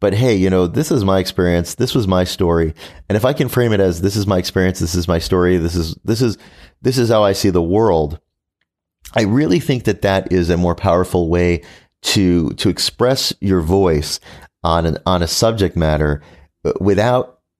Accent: Virginia, United States; growing up in Virginia and living in Virginia and other places in the South in the 1970s and being Jewish

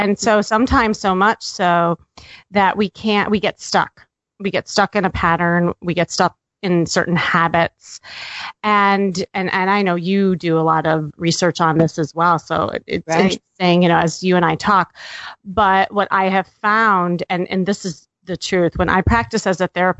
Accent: Chicago, Illinois, United States; I grew up in Chicago. Yeah, born and raised.

